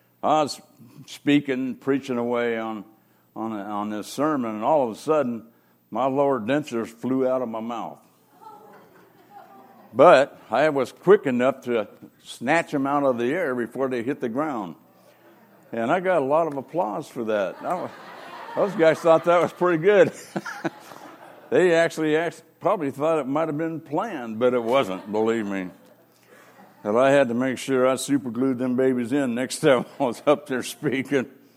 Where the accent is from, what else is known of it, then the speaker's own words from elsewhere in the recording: Mill Valley, California, United States; my story starts off, I was born and raised in Mill Valley, California, Marin County.